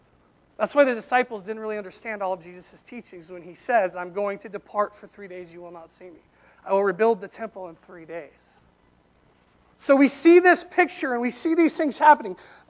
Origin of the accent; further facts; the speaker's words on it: Colorado, United States; I'm from Colorado. It's a mile high, right?